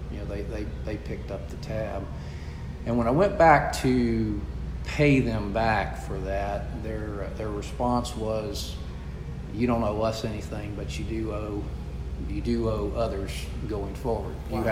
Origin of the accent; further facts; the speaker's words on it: Lake Placid, United States; I grew up in Lake Placid, and my mother was a legal secretary, and my dad was a sheriff's deputy.